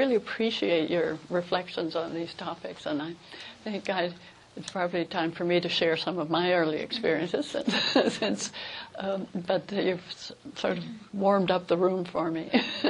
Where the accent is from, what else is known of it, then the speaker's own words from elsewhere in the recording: New York City, New York, United States; born there; also born or lived in Chile / California; The first decade of my life, I was born in New York, actually, but my parents were living in Chile. My mother went to New York because she'd had difficulty with my sister's birth.